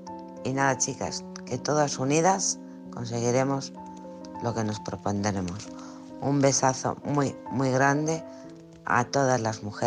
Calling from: Alcorcón, Community of Madrid, Spain; de Alcorcón.

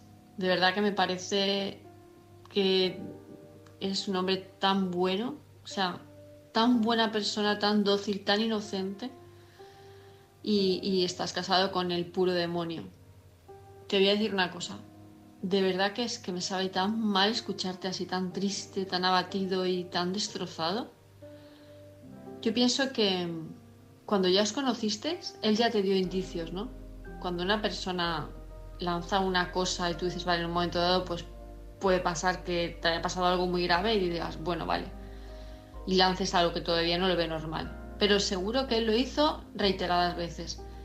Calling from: Palma de Mallorca, Balearic Islands, Spain; de Palma de Mallorca.

